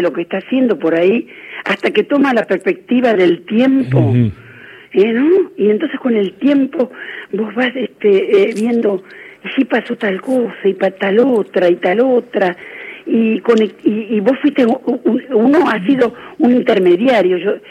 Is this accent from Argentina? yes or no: yes; Paraná, Entre Ríos, Argentina; accent: Entre Ríos; yo tenía el acento, y lo tengo, sí, entrerriano. Soy oriunda de Paraná, aunque mi familia entera de mi padre … era de Gualeguaychú. Y es de Gualeguaychú donde tengo la enorme parentela